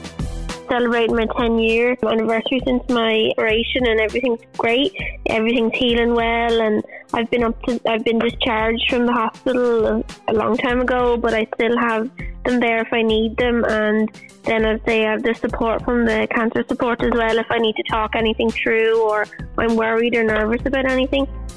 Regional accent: Arklow, County Wicklow, Ireland; I'm from Arklow and I'm 27 years of age.

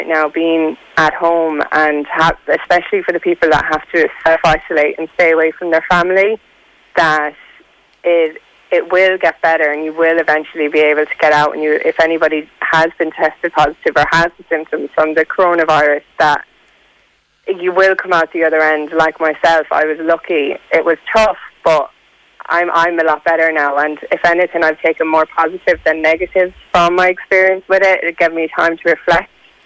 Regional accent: Galway, County Galway, Ireland; I'm from Galway, so it was the university hospital.

